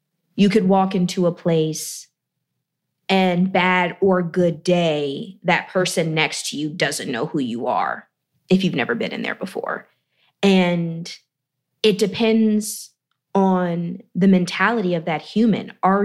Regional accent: Georgia, United States; I grew up in Georgia.

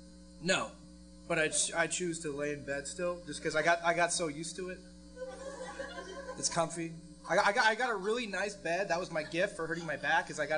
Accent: Mesa, Arizona, United States; I'm from Mesa.

